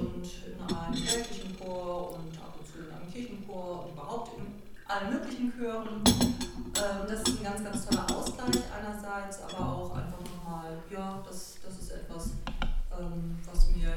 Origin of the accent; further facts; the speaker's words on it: Cloppenburg, Lower Saxony, Germany; Ich komme aus Kloppenburg. Ich glaube, mich ist schon gut katholisch.